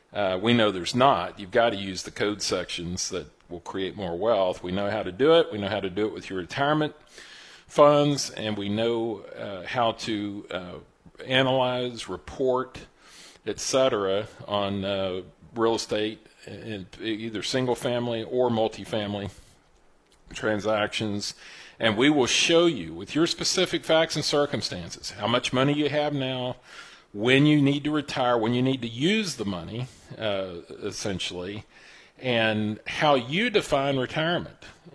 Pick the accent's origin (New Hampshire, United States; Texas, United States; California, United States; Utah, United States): Texas, United States; Houston; As Marvin Zindler used to say many Friday nights when I was growing up in Houston.